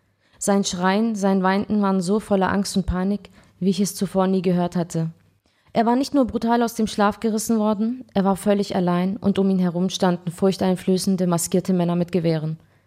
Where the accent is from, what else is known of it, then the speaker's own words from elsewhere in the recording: Ulm, Baden-Württemberg, Germany; Also ich bin schon rumgekommen um die Welt, aber meine Heimat ist Ulm gewesen, immer.